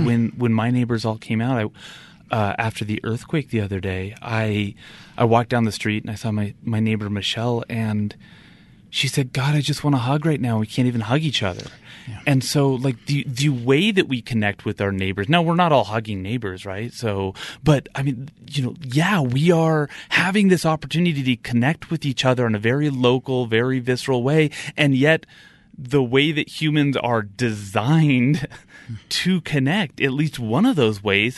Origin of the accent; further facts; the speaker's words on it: California, United States; now in Utah, United States; I grew up in California, and when I came to Utah and was introduced to the Latter-day Saint food pantry